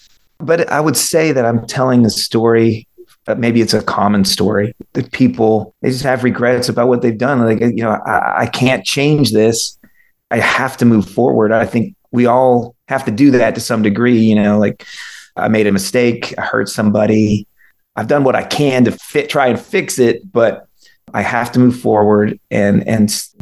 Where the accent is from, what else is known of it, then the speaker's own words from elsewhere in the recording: California, United States; So I grew up in California in the late 80s. You know, everything was pop.